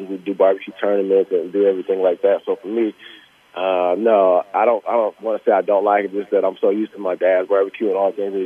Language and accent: English; Illinois, United States; also born or lived in California; Being that growing up in Illinois, I used to drink sweet tea all the time. So I moved to California